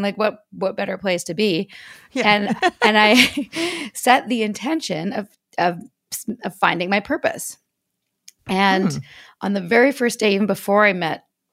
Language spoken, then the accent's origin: English; Vancouver, British Columbia, Canada; now in Atlanta, United States; I'm from Vancouver, Canada originally. I now live in Atlanta, Georgia.